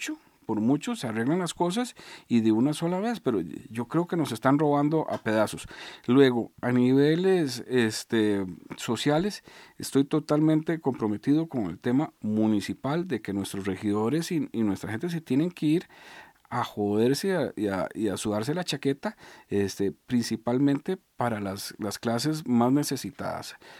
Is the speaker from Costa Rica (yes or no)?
yes; Costa Rica; Y otra cosa que también como costarricense siempre me pregunto